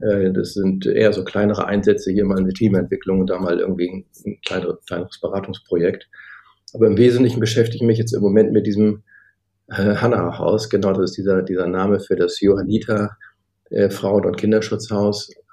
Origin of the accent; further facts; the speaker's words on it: Bremen, Germany; also born or lived in Hamburg; Ich bin mal auch in Bremen groß geworden, als Nordlicht sozusagen, dann zum Studieren nach Hamburg gegangen.